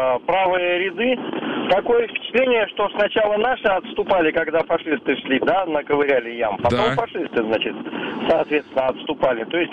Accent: Siberia, Russia; Я из Сибири вообще-то, но и в Норвегии несколько раз бывал

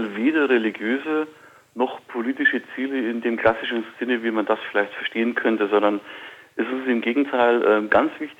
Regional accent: Munich, Bavaria, Germany; born there; ich bin in München geboren, das ist richtig. Ich bin zwar nicht jetzt so vom Dialekt her urbayerisch, weil ich auch viel im Frankfurter und Wiesbadener Raum unterwegs war beruflich, aber ich wohne seit eigentlich immer schon mit 2 Jahren Unterbrechung mal woanders

